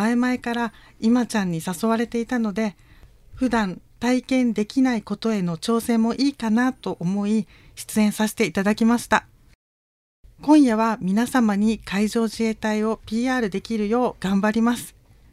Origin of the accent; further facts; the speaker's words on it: Ginowan, Okinawa, Japan; 出身は地元の沖縄県宜野湾市です。